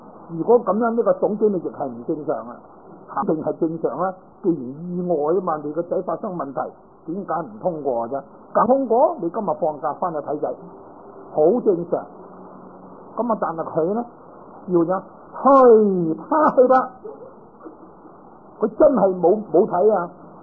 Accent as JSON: {"language": "Cantonese", "region": "Guangdong", "country": "China", "said": "我哋广东人话咁咪由得佢啦"}